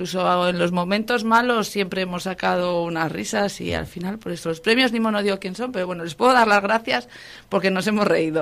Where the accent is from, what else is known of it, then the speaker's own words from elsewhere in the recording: Laredo, Cantabria, Spain; yo soy de Laredo